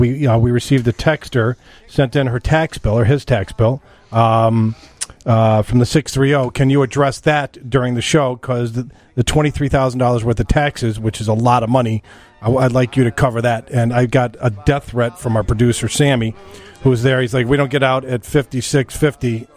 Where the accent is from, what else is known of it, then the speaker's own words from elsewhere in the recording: Chicago, Illinois, United States; I told you, I'm from Chicago.